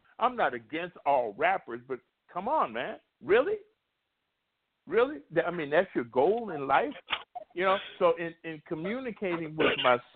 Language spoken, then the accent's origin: English; Compton, California, United States; I'm straight out of Compton, bro. Okay? I mean, I'm sorry that Compton, my hometown got ended up with a reputation like that. But I mean, elementary, junior high school, junior college, and senior college, which I didn't complete, all in Compton.